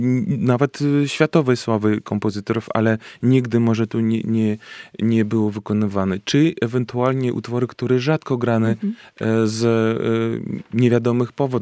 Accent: Belarus; Polish is a second language; moved away as an adult; now in Kraków, Poland; nie jestem ani z Polski, ani z Krakowa, mimo wszystko nawet jak jestem po jakiś czas już związany i z Polską i już z Krakowem, natomiast będąc dyrektorem artystycznym u siebie na Białorusi

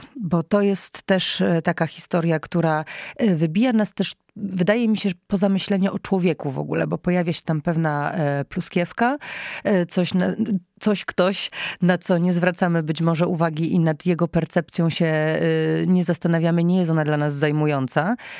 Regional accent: Gorlice, Lesser Poland, Poland; Ja jestem z Gorlic, jak być może część z państwa pamięta

